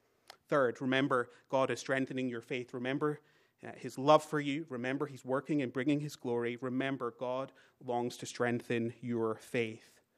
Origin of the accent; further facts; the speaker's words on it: United Kingdom; And even though I'm British, I just can't do the accent of Ian McKellen.